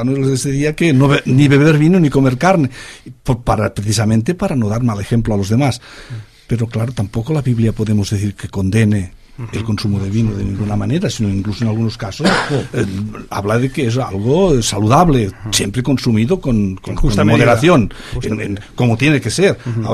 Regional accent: Catalonia, Spain; ahora recuerdo mucho de mi infancia, en el Ampurdán, donde yo nací

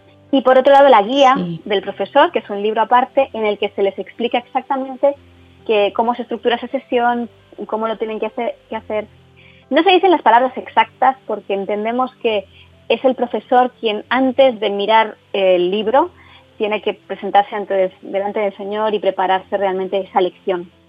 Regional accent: Barcelona, Catalonia, Spain; now in Almería, Spain; he estado viviendo en Barcelona, soy de Barcelona de toda la vida y ahora estoy en Almería viviendo.

